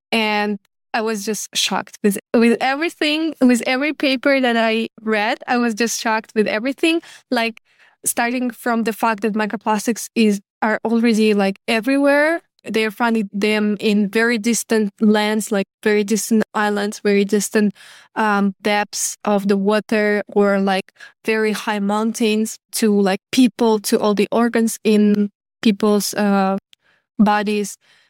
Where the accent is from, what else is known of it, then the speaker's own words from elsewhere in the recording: Kazakhstan; English is a second language; now in Germany; Yeah, actually, I'm from Kazakhstan originally, but currently I'm in Germany.